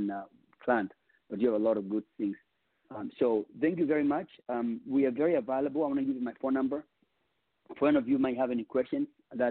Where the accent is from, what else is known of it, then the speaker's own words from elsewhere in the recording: Kenya; I'm from Kenya and raised by us as well.